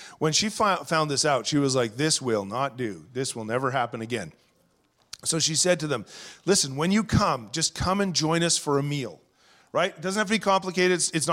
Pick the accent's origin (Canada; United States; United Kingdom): Canada; St. Albert, Alberta; When I was a kid, I grew up in St. Albert, Alberta, and grew up on a street called Gordon Crescent.